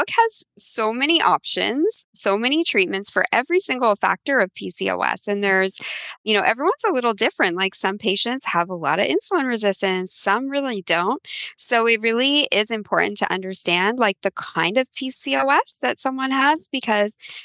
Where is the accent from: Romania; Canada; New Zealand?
Canada; Toronto, Ontario; I grew up in Toronto and it's just such a multicultural city with so many different options.